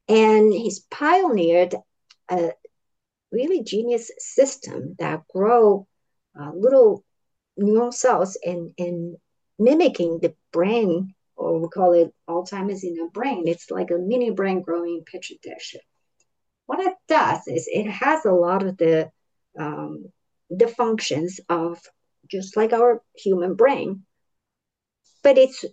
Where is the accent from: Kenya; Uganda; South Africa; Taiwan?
Taiwan; moved away as an adult; I grew up in Taiwan. I studied botany, or that's the plant science. But after college, I came to this country to study biochemistry.